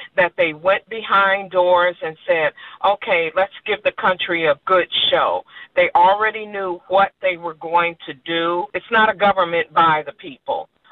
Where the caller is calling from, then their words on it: Cleveland, Ohio, United States; I'm calling from Cleveland, Ohio.